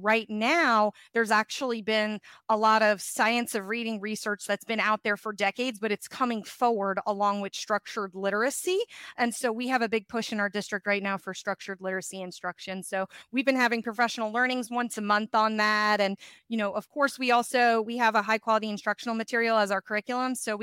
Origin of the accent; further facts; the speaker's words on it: Georgia, United States; also born or lived in New York; I am originally born in New York, and I moved during my younger years to Georgia. And I grew up in Georgia